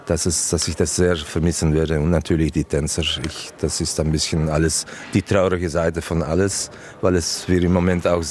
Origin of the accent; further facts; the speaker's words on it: Antwerp, Flanders, Belgium; now in Essen, Germany; Ist sehr nah zu meiner Heimat Antwerpen.